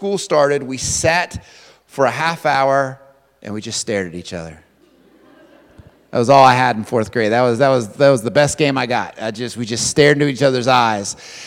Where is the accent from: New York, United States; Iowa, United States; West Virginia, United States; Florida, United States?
West Virginia, United States; Lubeck; Now, I grew up in Lubeck, West Virginia.